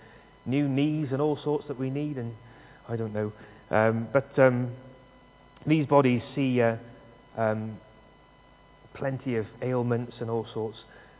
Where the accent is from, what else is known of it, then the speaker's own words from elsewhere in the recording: Cardiff, Wales, United Kingdom; in Cardiff, and there's people I haven't seen since I was about 15